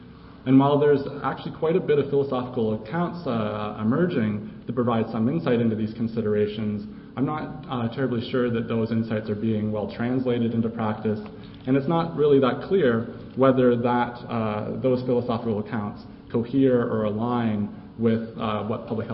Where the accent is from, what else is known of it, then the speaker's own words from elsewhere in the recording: Canada; So I'm from Canada.